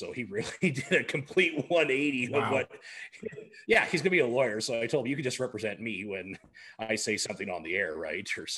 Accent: Cayley, Alberta, Canada; I'm from Cayley, Alberta.

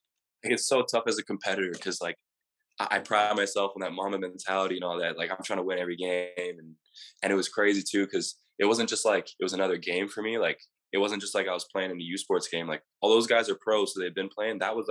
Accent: British Columbia, Canada; because when we come from Canada, we put this idea in our heads that people in the U.S., like, at least when I was in BC

